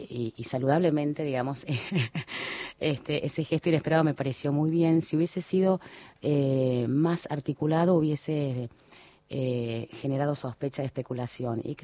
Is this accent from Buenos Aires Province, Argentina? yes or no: no; Córdoba, Argentina; now in Buenos Aires, Argentina; Yo soy exiliada hace 30 años en Buenos Aires. Nací en el norte de Córdoba. Soy de un departamento, de un pueblo muy chiquito.